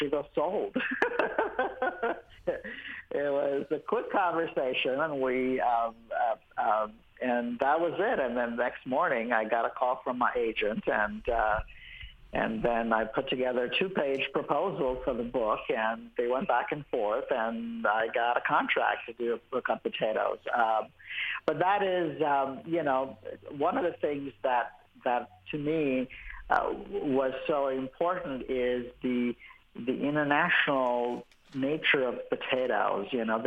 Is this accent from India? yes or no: yes; Mumbai, Maharashtra, India; Yes, very much so. I would say ever since I was a child